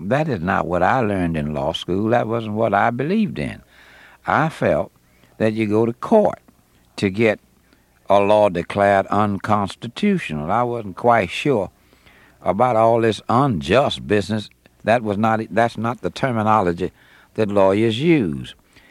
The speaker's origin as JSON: {"language": "English", "town": "Selma", "region": "Alabama", "country": "United States", "tie": "born there", "said": "I was born there in Selma."}